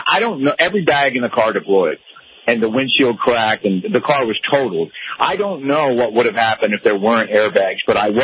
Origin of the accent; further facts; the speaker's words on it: East Coast, United States; And even though I grew up on the East Coast and drove in rain all the time, I didn't realize that out here on the West Coast